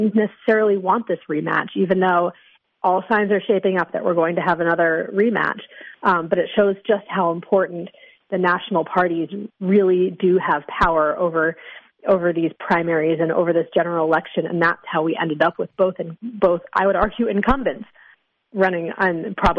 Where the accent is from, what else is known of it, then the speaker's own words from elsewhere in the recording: New Hampshire, United States; I'm from New Hampshire, and a lot of people in New Hampshire seem pretty ticked off that President Biden skipped the state.